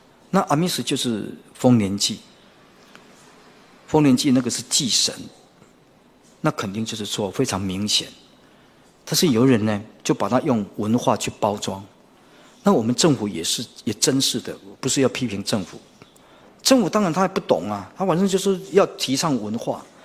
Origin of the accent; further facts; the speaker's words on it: Taiwan; 我们也是台湾人